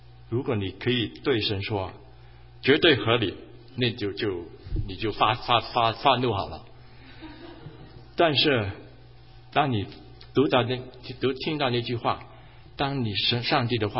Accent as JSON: {"language": "Chinese", "country": "Hong Kong", "tie": "born or raised there", "said": "我在香港长大啊，香港那个人家的住的很就是很窄"}